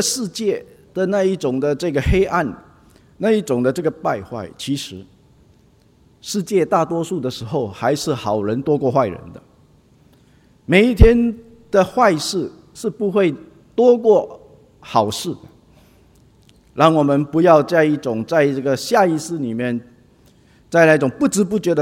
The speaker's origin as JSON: {"language": "Chinese", "country": "Singapore", "said": "你都知道我们新加坡人啊"}